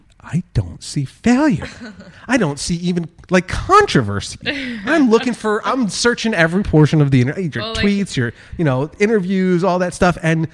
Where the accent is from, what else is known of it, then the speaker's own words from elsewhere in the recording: New Jersey, United States; I grew up in New Jersey, so there's always that, you know.